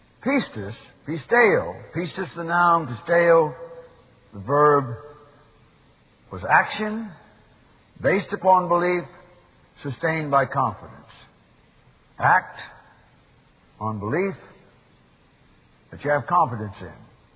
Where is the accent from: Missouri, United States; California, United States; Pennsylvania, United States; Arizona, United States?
California, United States; Oroville; not far from where I grew up in Oroville.